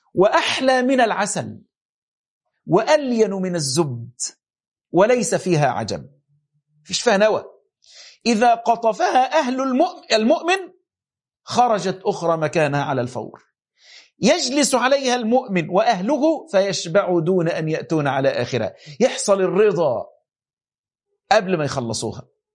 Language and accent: Arabic; Upper Egypt, Egypt; اللي بيزرعوه عندنا في الصعيد أو في أماكن معينة